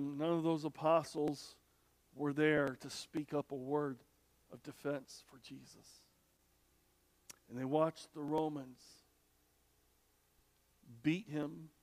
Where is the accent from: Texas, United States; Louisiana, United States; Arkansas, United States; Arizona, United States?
Arkansas, United States; born there; a bunch of rednecks from Arkansas. I was born in Arkansas.